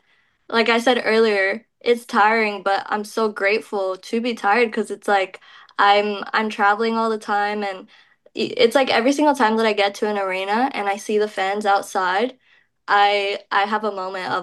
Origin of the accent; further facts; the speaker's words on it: Laredo, Texas, United States; it was in Laredo, Texas, which is my hometown.